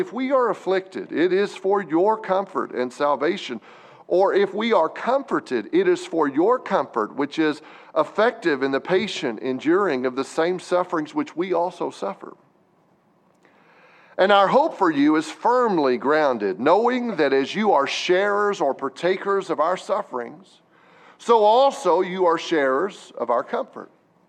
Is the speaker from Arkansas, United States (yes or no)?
yes; Arkansas, United States; I'm from Arkansas, but I can still see the big button.